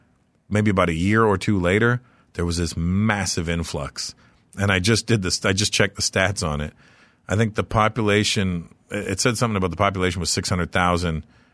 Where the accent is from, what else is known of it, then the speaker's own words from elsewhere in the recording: Canada; growing up in Canada